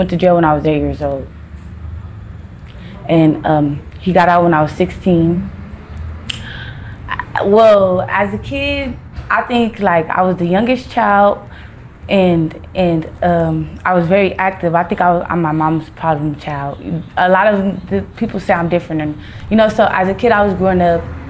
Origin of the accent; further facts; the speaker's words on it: Los Angeles, California, United States; I grew up like in between like 34th Street and King, and I also like stayed in like the Vermont Knowles area.